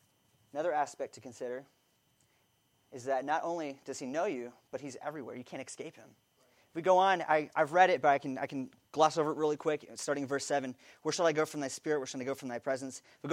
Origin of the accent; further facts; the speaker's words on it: California, United States; I grew up in California, so I surfed a lot, and I grew up on the beach, basically.